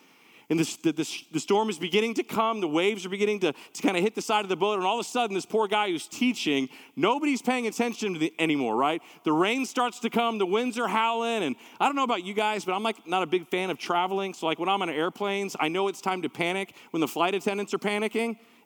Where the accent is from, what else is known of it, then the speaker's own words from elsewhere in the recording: Texas, United States; I'm a kid from Texas, right? I grew up on boats. My dad loved to fish, and we water skied as a family growing up, and we came from like Lake Texoma and Lake Ray Hubbard, these big, gigantic lakes, right?